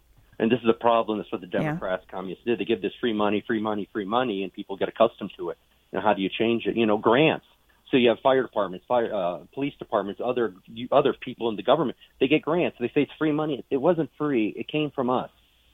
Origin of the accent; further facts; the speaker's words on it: Gardnerville, Nevada, United States; I'm from Gardnerville.